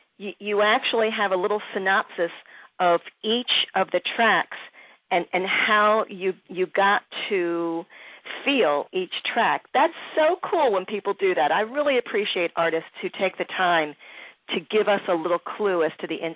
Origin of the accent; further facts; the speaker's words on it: Philadelphia, Pennsylvania, United States; now in Baltimore, United States; Gosh, Detroit is so much like Philly. That's my hometown, and I'm living in Baltimore now.